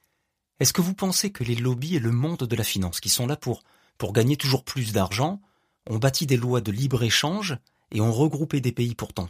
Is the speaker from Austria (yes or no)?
no; France; Moi, j'ai le droit, en tant que Français, de payer des impôts